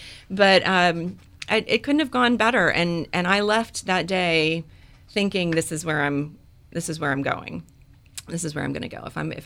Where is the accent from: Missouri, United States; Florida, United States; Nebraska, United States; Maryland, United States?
Maryland, United States; Well, you know, I grew up in Maryland, in central Maryland, just south of the Pennsylvania border.